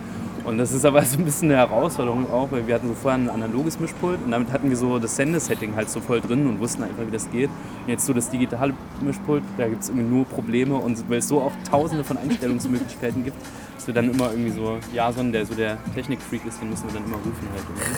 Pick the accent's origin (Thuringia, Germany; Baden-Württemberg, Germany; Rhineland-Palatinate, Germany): Thuringia, Germany; Weimar; also born or lived in Halle; now in Leipzig, Germany; Ich bin ja hier in Weimar aufgewachsen und habe voll lange eigentlich so hier gelebt, als meine anderen Freunde alle schon nach Leipzig und Berlin gezogen sind